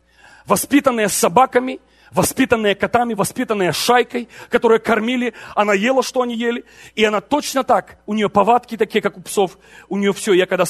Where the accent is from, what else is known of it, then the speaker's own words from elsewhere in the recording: Ukraine; born there; Хохол это, кстати, я родился на Хохляндии.